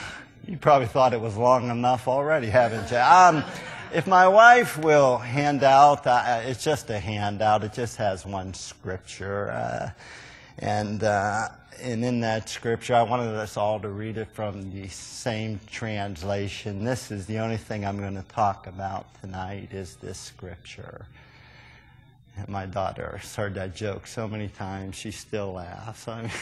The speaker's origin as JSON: {"language": "English", "town": "Pittsburgh", "region": "Pennsylvania", "country": "United States", "tie": "born or raised there", "said": "And I grew up in Pittsburgh, and we have we don't say you all up there, we say yins."}